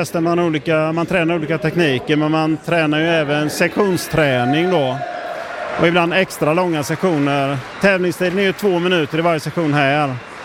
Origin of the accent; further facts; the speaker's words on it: Falkenberg, Halland County, Sweden; Jag kommer från Falkenberg, men klubben i Laholm, Håkils Laholm.